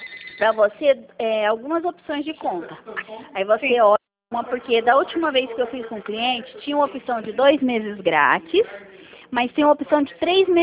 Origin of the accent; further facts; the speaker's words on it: Campo Grande, Mato Grosso do Sul, Brazil; Eu sou de Campo Grande.